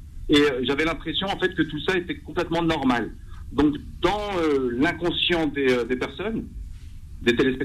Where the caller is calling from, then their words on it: Mantes-la-Jolie, Île-de-France, France; Je viens de Mantes-la-Jolie.